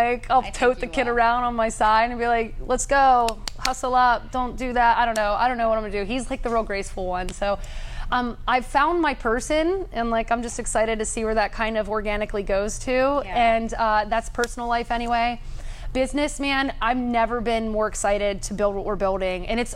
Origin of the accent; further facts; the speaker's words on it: Boston, Massachusetts, United States; now in San Diego, United States; Again, I came from Boston, very East Coast, to like chill San Diego.